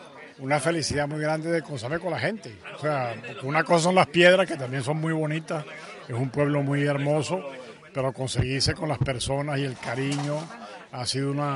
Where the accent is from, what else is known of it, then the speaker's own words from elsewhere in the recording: Caracas, Capital District, Venezuela; Yo soy venezolano, nacido en Caracas, vivió todo, de 50 años que tengo de jesuita, he vivido 47 en Venezuela.